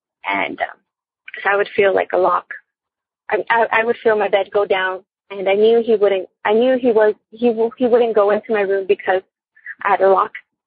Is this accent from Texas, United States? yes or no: yes; San Antonio, Texas, United States; I'm from San Antonio, Texas